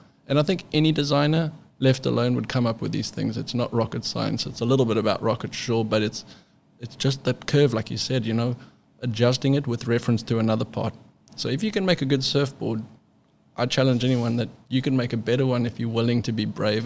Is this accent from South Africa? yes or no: yes; South Africa; now in California, United States; when I moved to California from South Africa, I kind of got the back door introduction to all the shapers.